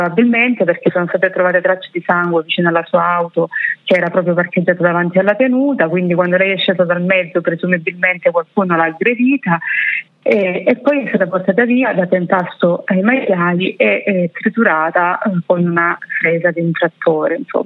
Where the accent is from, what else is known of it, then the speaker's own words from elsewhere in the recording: Cinquefrondi, Calabria, Italy; io sono di Cinquetroni, quindi parliamo di 10 chilometri di distanza